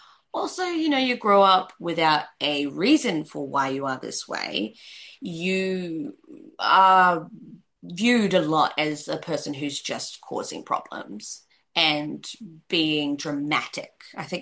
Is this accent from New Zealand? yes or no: yes; New Zealand; I grew up in New Zealand on a New Zealand kids TV show.